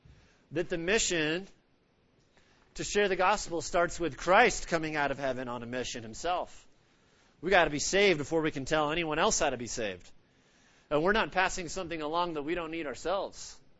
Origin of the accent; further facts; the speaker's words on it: Oregon, United States; growing up in Oregon, an hour from the Pacific